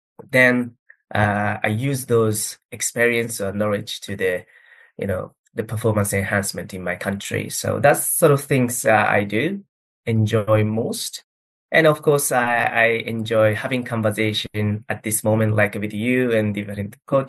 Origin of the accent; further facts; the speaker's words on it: Tokyo, Japan; English is a second language; I was born in Tokyo, grew up in Tokyo.